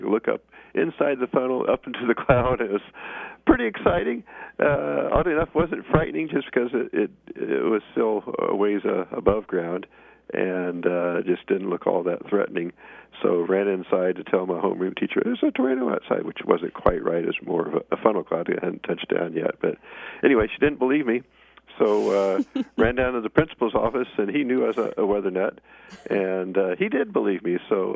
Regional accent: Fort Worth, Texas, United States; But back when I grew up in Texas, in Fort Worth to be specific, in North Texas

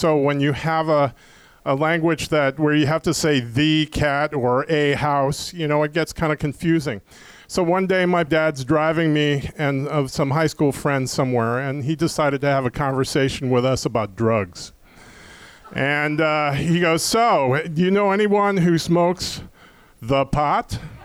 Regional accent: Louisiana, United States; also born or lived in Tuscaloosa, Alabama / North Carolina; I was born in Alabama, Tuscaloosa, grew up in Louisiana and North Carolina.

